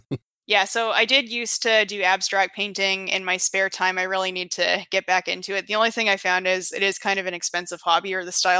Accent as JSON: {"language": "English", "country": "Canada", "said": "I'm Canadian."}